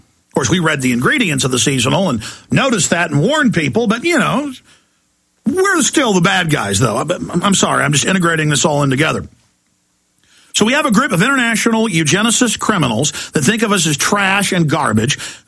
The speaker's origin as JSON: {"language": "English", "town": "Dallas", "region": "Texas", "country": "United States", "tie": "born or raised there", "said": "Growing up in Dallas, and they still have them, it will say this parking garage is designated as a nuclear fallout shelter."}